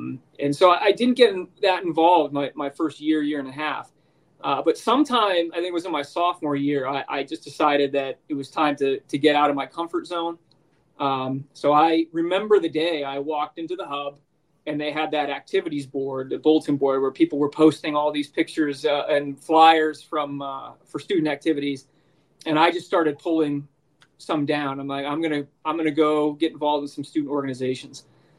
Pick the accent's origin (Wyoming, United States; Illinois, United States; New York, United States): New York, United States; Waverly; Sayre. And then right across the border is Waverly, New York. So I grew up in that little hamlet there.